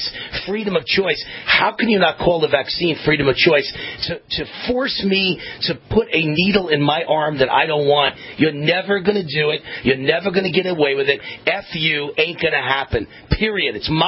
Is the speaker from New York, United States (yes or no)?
yes; Mount Vernon, New York, United States; all-around great guy from Mount Vernon, New York, my hometown.